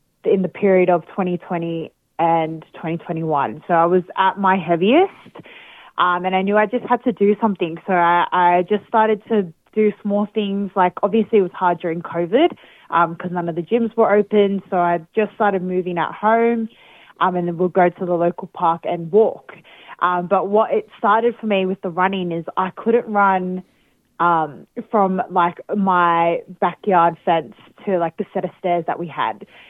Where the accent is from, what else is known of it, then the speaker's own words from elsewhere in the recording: Penrith, New South Wales, Australia; born there; I was born out here in Penrith, Western Sydney, in Australia. I'm 25 years old